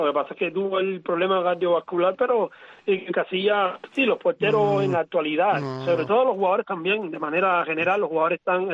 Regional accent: Cuba; siendo cubano siempre tenemos ese estigma que en Cuba no se juega fútbol

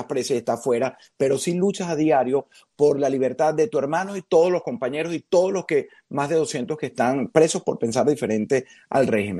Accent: Venezuela; para analizar los acontecimientos de mi país de origen

